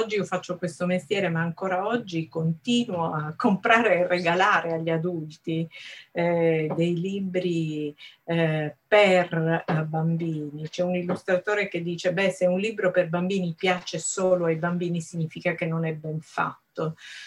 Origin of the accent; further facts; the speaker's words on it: Sicily, Italy; lui mi ha detto ma da dove vieni? E dalla Sicilia.